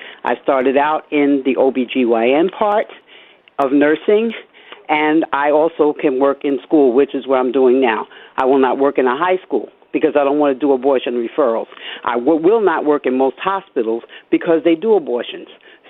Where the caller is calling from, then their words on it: New York, United States; Hello, Jay. I'm calling you from New York.